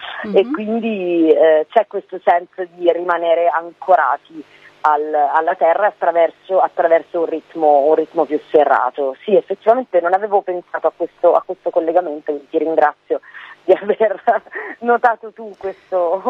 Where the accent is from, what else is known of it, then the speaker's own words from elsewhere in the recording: Palermo, Sicily, Italy; una comune produttiva a Palermo, cioè nella mia città natale